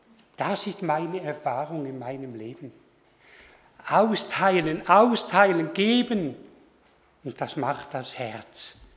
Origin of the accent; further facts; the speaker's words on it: Switzerland; Bei uns in der Schweiz gibt es etwa 13 verschiedene Ameisenarten.